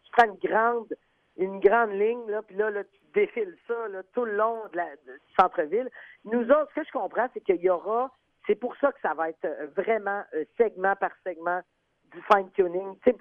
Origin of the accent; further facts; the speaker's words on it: Charlesbourg, Quebec, Canada; moi, j'ai grandi à Charlebourg